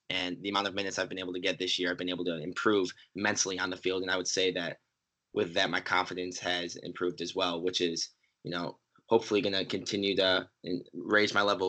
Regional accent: Midwest, United States; I mean, growing up in the Midwest, we know that the demand for soccer increases every year.

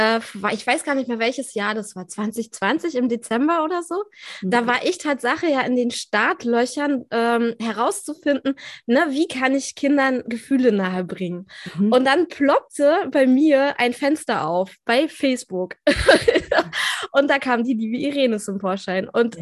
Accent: Berlin, Germany; Ich komme aus Berlin

